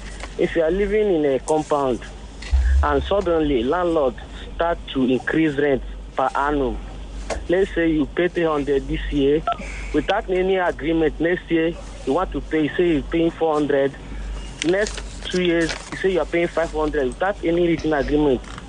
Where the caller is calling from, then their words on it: Alaba, Lagos, Nigeria; I'm calling from Alabara.